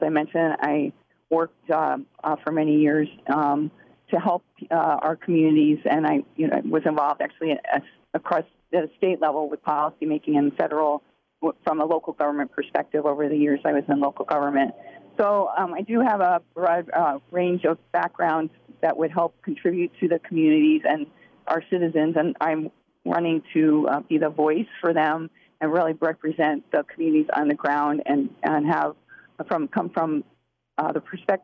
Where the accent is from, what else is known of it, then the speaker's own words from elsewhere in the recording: New York, United States; moved away as an adult; now in Saline, United States; Sure. I come from New York. I moved to Michigan 28 years ago with a young family and got involved in the community of Saline as a volunteer.